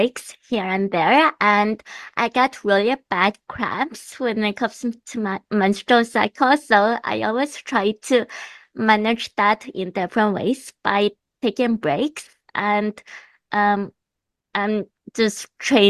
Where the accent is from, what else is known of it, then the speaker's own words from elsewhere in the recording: Vancouver, British Columbia, Canada; I'm from Vancouver, BC